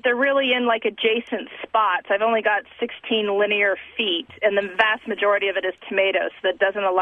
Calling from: Princeton, New Jersey, United States; I'm calling from Princeton, New Jersey, and have a question about how to place my tomatoes.

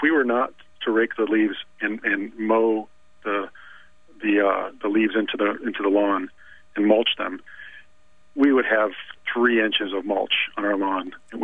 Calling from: Traverse City, Michigan, United States; Well, I'm calling from Traverse City, Michigan, which is in the northwestern part of the Lower Peninsula of Michigan.

